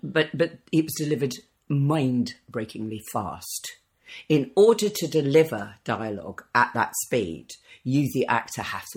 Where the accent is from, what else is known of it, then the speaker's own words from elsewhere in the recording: England, United Kingdom; 4 years I lost jobs because I was a Northern actor, and there's this silly prejudice that if you're a Northerner, you don't get to play a Sout